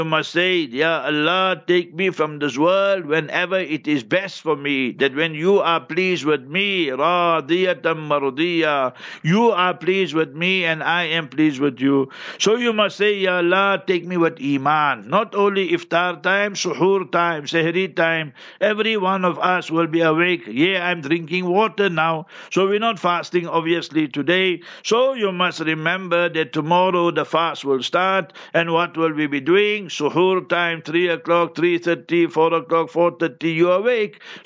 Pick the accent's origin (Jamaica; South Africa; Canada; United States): South Africa; I'm in South Africa, we are South African